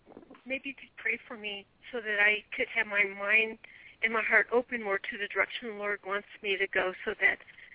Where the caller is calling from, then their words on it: California, United States; California, east of Sacramento.